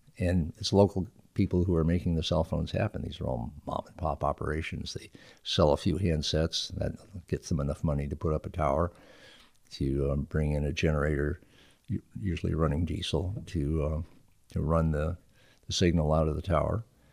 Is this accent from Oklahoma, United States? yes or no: no; Rockford, Illinois, United States; I grew up in Rockford, Illinois, a city of 100,000 then, and I think it's about 100,000 now.